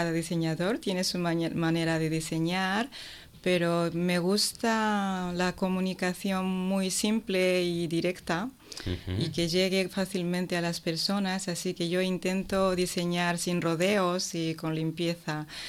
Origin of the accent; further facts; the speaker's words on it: Japan; Spanish is a second language; no sé si es demasiado decir que es mi pueblo, porque soy japonesa, pero realmente siento que es mi pueblo